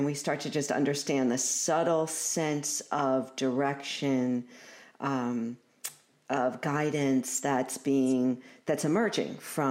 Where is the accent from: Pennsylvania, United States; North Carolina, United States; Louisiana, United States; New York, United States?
New York, United States; Brooklyn; Now, I'm a girl from Brooklyn, so I have zero experience with horses